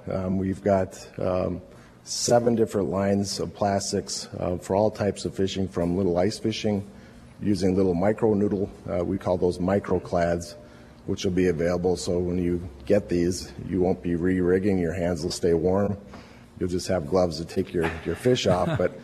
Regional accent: Madison, Wisconsin, United States; And I understand you're down in the Madison area, so I'm from Madison originally.

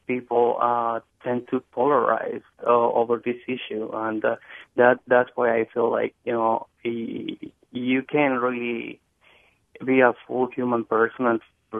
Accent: Mexico; moved away as an adult; now in United States; I was about 19. I was going to turn 20 when I came to the U.S. I had a very low education. I had only a 9th grade education from Mexico.

